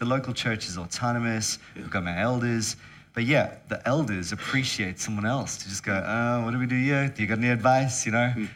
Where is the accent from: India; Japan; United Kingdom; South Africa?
South Africa; I'm South African, you know, for one thing, in a different country, so it's never been a high priority for me to not be South African in another country.